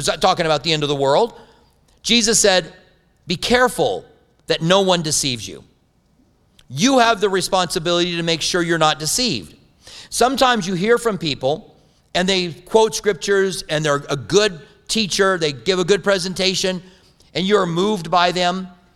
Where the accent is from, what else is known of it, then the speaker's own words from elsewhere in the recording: Clinton, Iowa, United States; born there; I was born in Clinton, Iowa. I never worked a farm, but I went on vacation on farms.